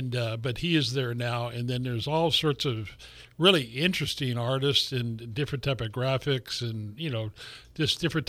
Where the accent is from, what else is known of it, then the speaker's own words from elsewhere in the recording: Guerneville, California, United States; I was raised in Guerneville, so I've been driving by Fulton Processing forever. When I was a kid and a teenager, as we drove to Santa Rosa, we'd go by right by Fulton.